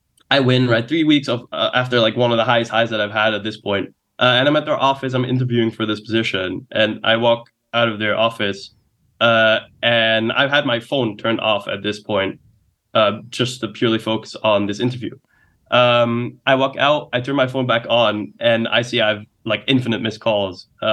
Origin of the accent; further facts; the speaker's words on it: Netherlands; English is a second language; I'm a kid from Western Europe. Right? I'm from the Netherlands, which is like quite a socialist country